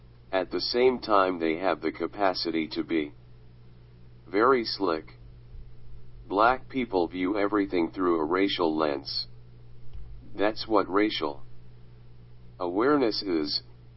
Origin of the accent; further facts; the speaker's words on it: United States; As an American, we are taught to accept living in the melting pot